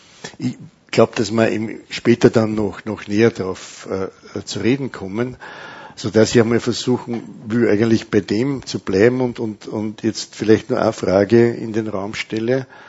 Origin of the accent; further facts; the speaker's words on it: Schärding, Upper Austria, Austria; born there; ich kann mich als junger Mensch erinnern, dass ich bin in Scherding geboren